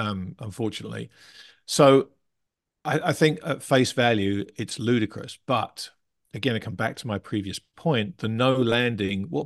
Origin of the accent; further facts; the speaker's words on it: England, United Kingdom; I'm English.